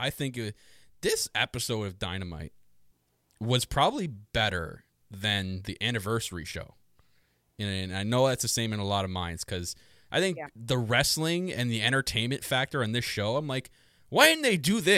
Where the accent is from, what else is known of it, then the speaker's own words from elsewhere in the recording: New York, United States; I'm from New York. I just like saying that.